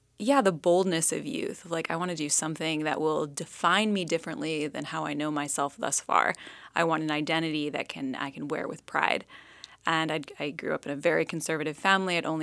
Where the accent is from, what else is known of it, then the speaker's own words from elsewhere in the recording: West Virginia, United States; I am a West Virginia girl.